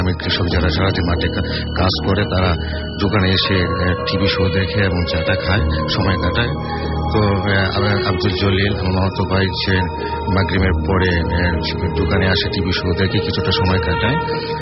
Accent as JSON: {"language": "Bangla", "town": "Gouripur", "region": "Mymensingh Division", "country": "Bangladesh", "said": "আমি গরিপুর থেকে আসছি, মাইমেশিং গরিপুর থেকে আসছি।"}